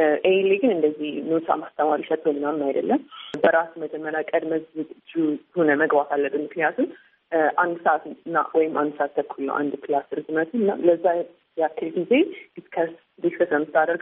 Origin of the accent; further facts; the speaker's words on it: Bahir Dar, Amhara, Ethiopia; ያደግኩት ባህር ዳር ከተማ ውስጥ ነው። ኢትዮጵያ አፍሪካን ሊደርሺፕ አካዳሚ ከመሄዴ በፊት የአስረኛ ክፍል የተማርኩት ባህር ዳር ውስጥ ኤስ ኤስ ሄርማን ግማይነር የሚባል ትምህርት ቤት ነው።